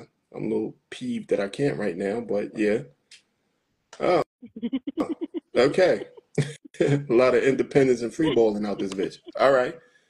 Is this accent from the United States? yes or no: yes; New York, United States; Sorry, I was being a New Yorker.